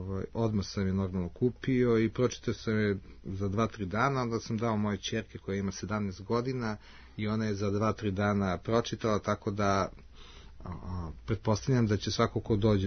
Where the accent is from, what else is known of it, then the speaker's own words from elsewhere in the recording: Belgrade, Serbia; za mene kao dete koje je rođeno u Beogradu i koje je živio u Beogradu